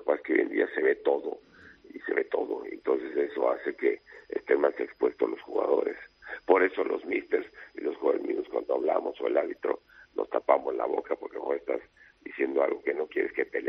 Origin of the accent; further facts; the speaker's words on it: Mexico; Yo soy mexicano y no me gusta que me digan esto, me califiquen por ser mexicano con un calificativo despectivo